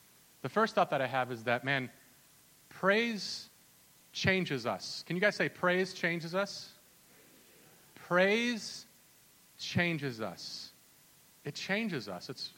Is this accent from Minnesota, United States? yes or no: yes; Minnesota, United States; I'm from Minnesota originally, just in case some of you guys don't know.